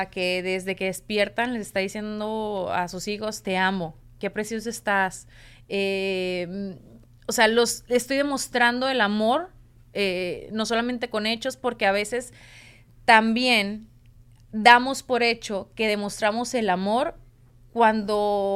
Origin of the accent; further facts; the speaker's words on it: Mexico; now in United States; veo imágenes de mi país, se me enchina la piel y veo esos momentos tan bonitos de mi tierra, me trae recuerdos de mi niñez